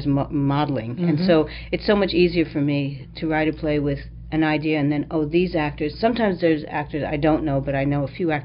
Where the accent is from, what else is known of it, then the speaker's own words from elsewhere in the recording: Brooklyn, New York, United States; And growing up in Brooklyn is a help, you know.